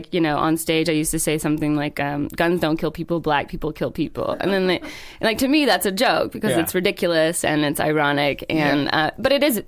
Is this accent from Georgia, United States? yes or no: yes; Georgia, United States; Yeah, I'm from Georgia.